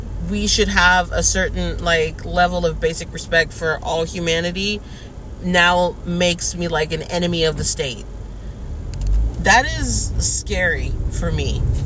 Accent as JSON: {"language": "English", "country": "United States", "said": "when I think of territory as an American, I always thought, like, you know, the Virgin Islands, Puerto Rico."}